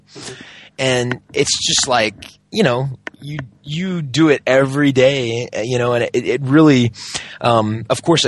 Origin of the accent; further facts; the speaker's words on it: Georgia, United States; Like I remember, you know, growing up in Georgia, there was always a lot of like yellow pollen on the cars, but I don't remember seeing it here.